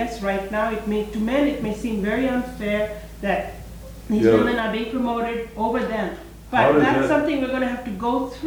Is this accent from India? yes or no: yes; India; I grew up in India.